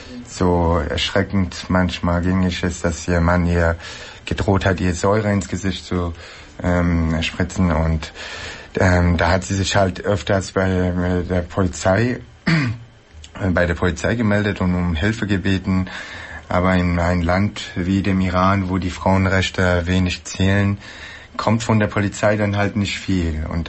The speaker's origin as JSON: {"language": "German", "region": "Hesse", "country": "Germany", "said": "ich bin aus Nähe Frankfurt hier, 30 Jahre alt, iranischer Herkunft, Diplomkaufmann."}